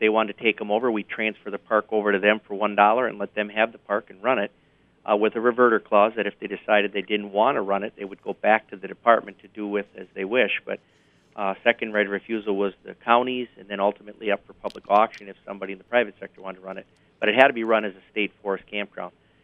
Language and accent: English; Michigan, United States; I come from the Upper Peninsula